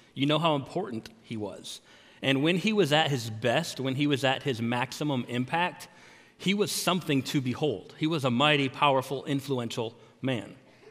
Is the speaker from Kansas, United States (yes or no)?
no; Texas, United States; but I'm from Texas, and when it rains a lot, we have creeks that are, or cricks, if that's what you want to call it, that are that full.